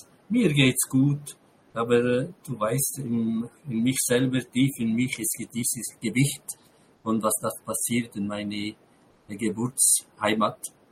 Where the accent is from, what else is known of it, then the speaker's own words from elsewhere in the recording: Lebanon; ich rede immer von meiner Heimat, der Fokus ist Libanon.